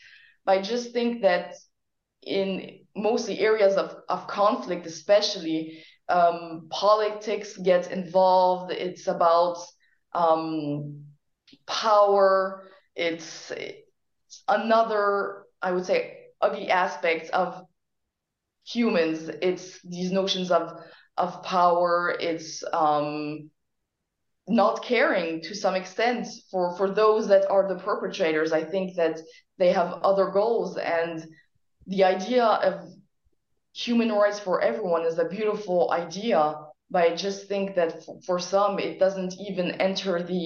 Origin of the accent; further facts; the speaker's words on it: Switzerland; English is a second language; I am from Switzerland.